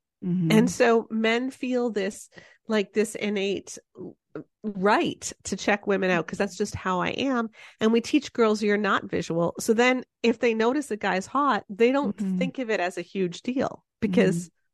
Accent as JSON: {"language": "English", "town": "Toronto", "region": "Ontario", "country": "Canada", "tie": "born or raised there", "said": "I grew up in the 80s. I was in youth group in the 80s. I was in downtown Toronto. So we're Canadian."}